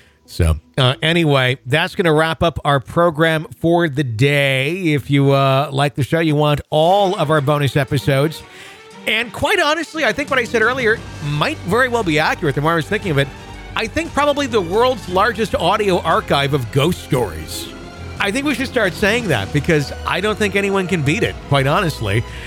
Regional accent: Wisconsin, United States; But this was like circa 1987 at the, called the Lutheran Home in my hometown in Wisconsin.

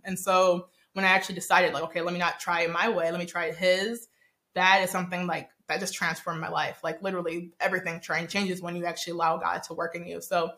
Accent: Nigeria; because I'm actually Nigerian

